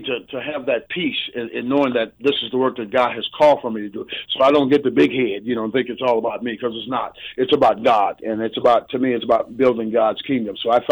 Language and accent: English; Oakland, California, United States; Well, growing up the way I did, I grew up in Oakland, California.